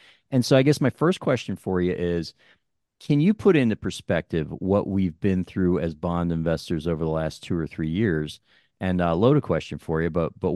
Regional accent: New Jersey, United States; also born or lived in New York City; I grew up in New Jersey. I spent 10 years in New York City.

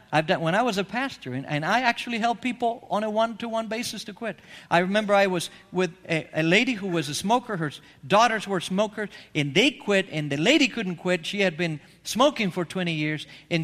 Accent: Argentina; I was born and raised in Argentina.

